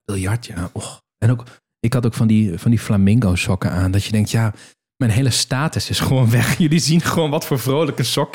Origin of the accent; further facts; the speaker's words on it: Nijmegen, Gelderland, Netherlands; En ik kom uit Nijmegen.